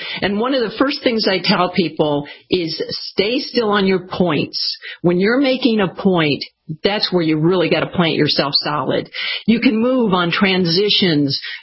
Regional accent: Michigan, United States

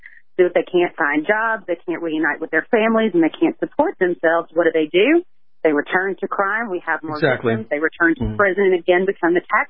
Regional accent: Kentucky, United States; now in Washington, United States; A beautiful day in Kentucky. I actually get to be in my home state for a little bit.

